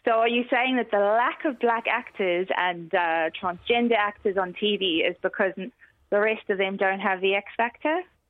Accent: Northern Ireland, United Kingdom; we come from Northern Ireland and we positively discriminate all the time, and it works.

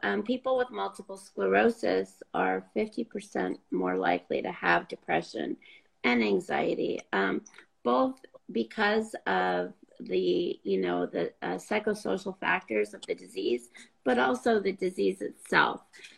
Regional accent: California, United States; now in Southern California, United States; Well, I'm from Northern California. Don't hold that against me.

